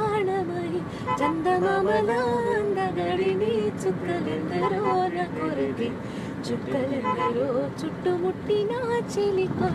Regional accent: Vizianagaram, Andhra Pradesh, India; also born or lived in East Godavari; Actually నేను విజయనగరంలో పెరిగాను, but native from east Godavari అన్న.

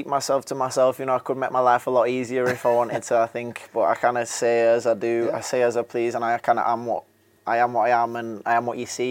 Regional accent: Leeds, Yorkshire and the Humber, United Kingdom; accent: Yorkshire; Yeah, growing up in Yorkshire, growing up in Leeds with a broad Yorkshire accent

